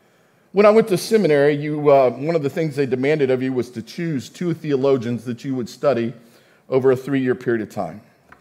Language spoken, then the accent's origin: English; El Paso, Texas, United States; I grew up in El Paso, a city of incredible diversity. I grew up knowing people who were different, spoke different languages.